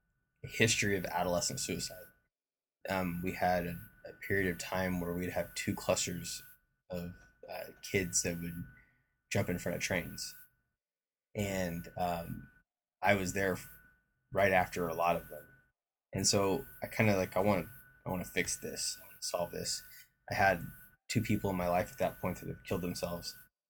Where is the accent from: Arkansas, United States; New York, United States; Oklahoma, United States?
Oklahoma, United States; Yeah. So I grew up in Oklahoma.